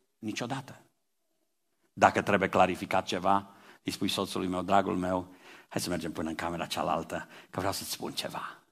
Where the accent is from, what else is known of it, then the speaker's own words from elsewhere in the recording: Transylvania, Romania; Să știți că și eu sunt ardelean. Eu vin și respir aer bun aici când vin la Cluj. Sunt ardelean